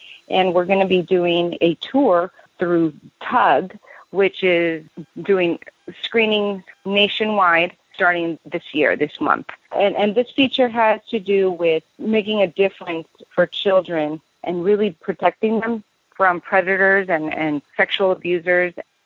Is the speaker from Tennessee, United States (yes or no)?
no; Chicago, Illinois, United States; a Latin person growing up in the United States, bilingual.